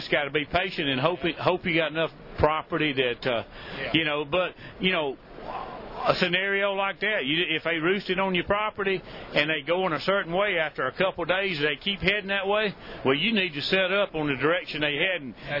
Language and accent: English; Alabama, United States; and of course I'm from Alabama